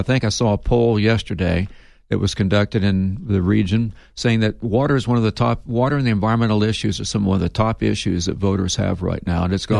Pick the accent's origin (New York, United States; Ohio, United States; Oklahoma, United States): Oklahoma, United States; now in Arizona, United States; I came here straight from Oklahoma 36 years ago